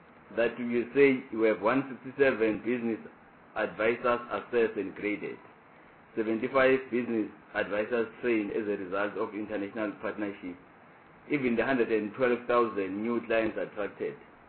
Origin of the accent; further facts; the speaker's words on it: Nkomazi, Mpumalanga, South Africa; I'm from Mpumalanga, I'm from Komazi, and Malelane is in Komazi